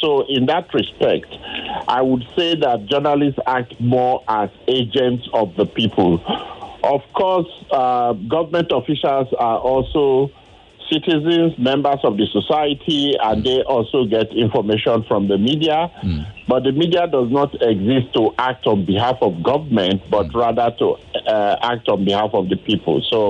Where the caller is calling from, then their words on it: Surulere, Lagos, Nigeria; I'm calling from Surulere.